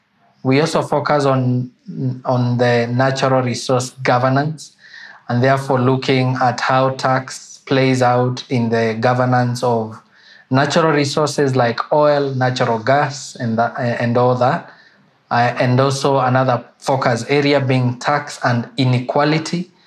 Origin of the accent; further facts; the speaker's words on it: Kenya; I am a Kenyan.